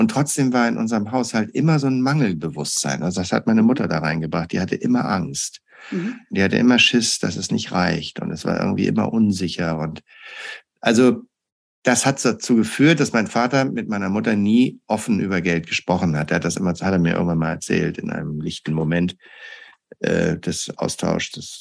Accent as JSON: {"language": "German", "region": "Hamburg", "country": "Germany", "said": "Also ich komme aus Hamburg"}